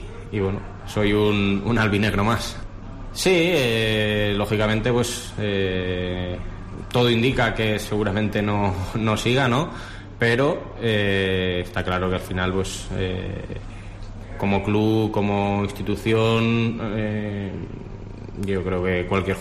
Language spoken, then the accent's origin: Spanish; Albacete, Castilla-La Mancha, Spain; yo he tenido la experiencia de vivir un descenso con el club de mi tierra, en este caso allí en Albacete.